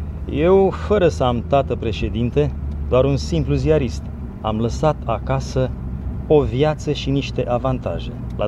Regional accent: Romania; now in United States; Din România, v-am mai spus. Am venit în America acum 8 ani. După 5 luni și jumătate petrecute într-un lagăr de refugiați politici din Italia.

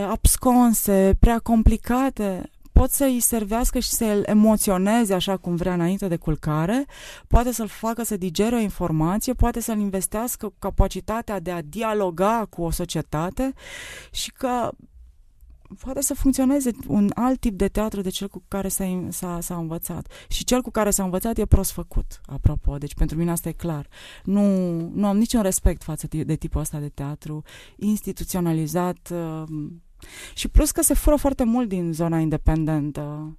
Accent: Transylvania, Romania; La mine e foarte personal, sunt ardeleancă, sunt rece

